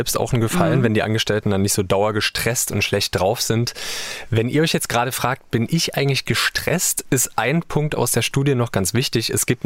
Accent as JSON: {"language": "German", "town": "Halle an der Saale", "region": "Saxony-Anhalt", "country": "Germany", "tie": "born or raised there", "said": "das waren Menschen aus meiner Heimatstadt Halle an der Saale."}